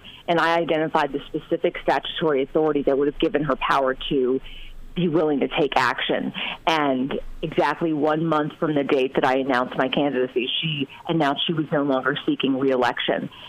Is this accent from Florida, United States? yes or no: no; Illinois, United States; I have made it a priority to be in Central and Southern Illinois because I'm from Central Illinois